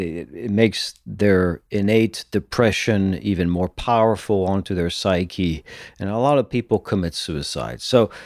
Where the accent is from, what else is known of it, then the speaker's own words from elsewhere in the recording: France; English is a second language; now in Texas, United States; I am the Texan from France